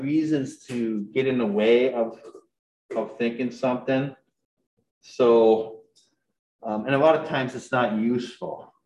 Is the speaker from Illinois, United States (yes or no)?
no; Michigan, United States; And I grew up in Northern Michigan. I grew up out east.